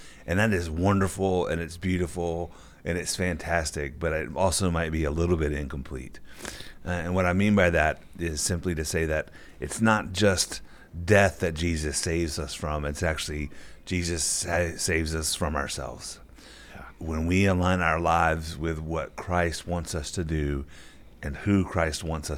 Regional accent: Bible Belt, United States; I grew up deep in the Bible Belt. You know, you grew up on the West Coast, but I grew up in the Bible Belt, and all throughout my childhood and teen years

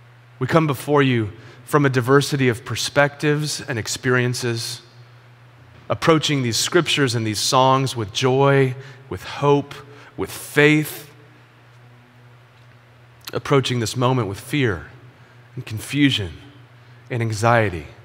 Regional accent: San Diego, California, United States; Well, growing up in Ocean Beach, I grew up on Saratoga Avenue. My mom and stepdad still live in the home that I grew up in, and it's right underneath the takeoff flight path for Lindbergh Field Airport.

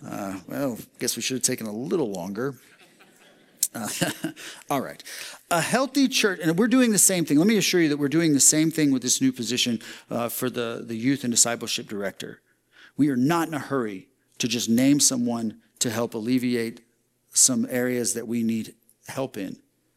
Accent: Texas, United States; I was here doing this as a Texan going, it's pretty cold in April in other parts of the country.

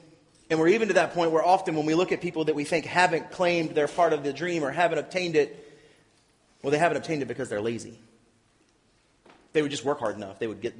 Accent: Virginia, United States; You know, I grew up in Virginia, a Virginian of Virginians, to use Paul's language.

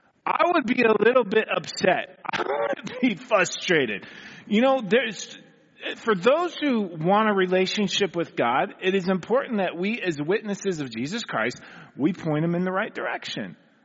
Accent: California, United States; I grew up here in California, kind of stayed in California.

